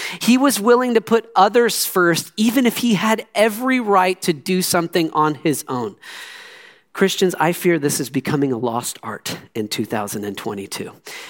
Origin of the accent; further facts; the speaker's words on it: United States; Listen, as an American, my personal freedom is one of my most treasured beliefs and realities that I enjoy every single day living in this country.